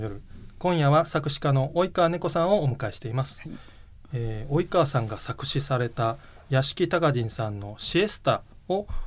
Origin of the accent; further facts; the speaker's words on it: Wakayama, Japan; 僕も関西人なんで、もう和歌山に帰るとテレビつけたら鷹人さんが出て ねこう喋ってるので、